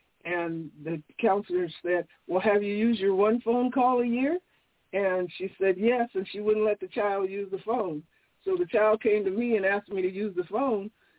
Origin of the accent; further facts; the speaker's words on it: Des Moines, Iowa, United States; I came back to Des Moines, my hometown, yay, and I got a job with the Des Moines Public Schools